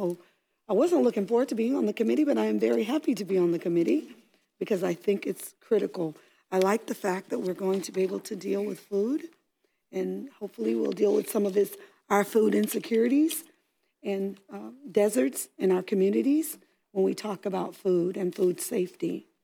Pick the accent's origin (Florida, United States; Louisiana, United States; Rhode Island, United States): Florida, United States; I come from Hillsborough County, where you know water is really critical to me.